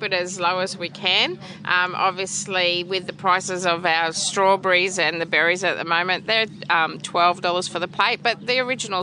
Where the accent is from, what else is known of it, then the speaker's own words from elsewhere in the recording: Sunshine Coast, Queensland, Australia; We're from the Sunshine Coast.